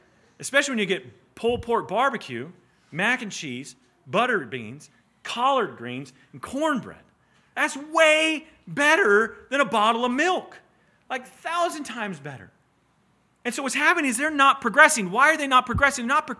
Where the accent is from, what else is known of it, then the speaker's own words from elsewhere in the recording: the South, United States; Like I grew up in the South.